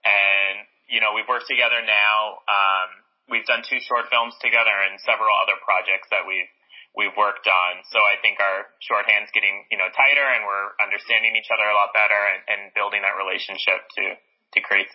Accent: Canada; now in United States; But as you know, I'm Canadian. So to be in the U.S., I needed to do some school first to be here.

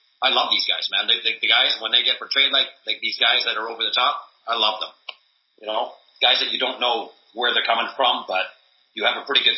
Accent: Canada; Canadian. I just want to make sure that everybody knows that.

